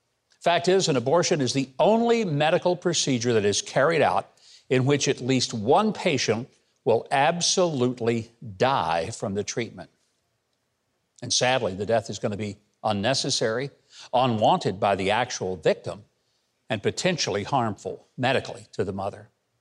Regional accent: Arkansas, United States; They're from my home state of Arkansas.

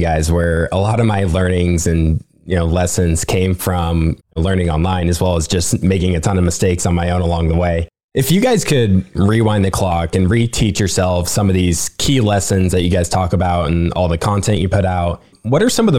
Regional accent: Nebraska, United States; And I'm from Nebraska, so I naturally just like, hey, how'd this Warren Buffett guy get so rich?

